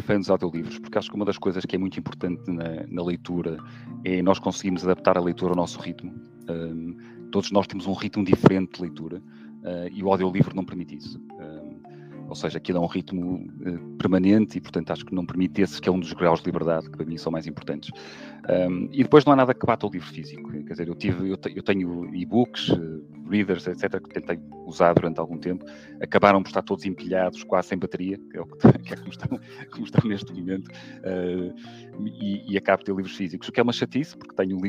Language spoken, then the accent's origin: Portuguese; Portugal; olha, eu sou português